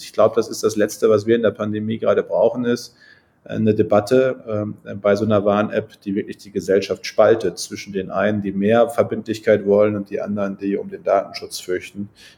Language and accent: German; North Rhine-Westphalia, Germany; ich bin ja Münsterländer, bei uns ist alles flach. Und zwar wirklich richtig flach. Das geht ja in die Niederlande über.